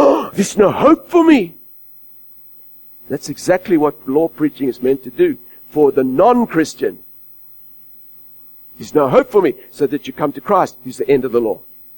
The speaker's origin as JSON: {"language": "English", "town": "Adelaide", "region": "South Australia", "country": "Australia", "tie": "born or raised there", "said": "I grew up in Adelaide. It was a very religious city, very secular city, but full of legalistic laws."}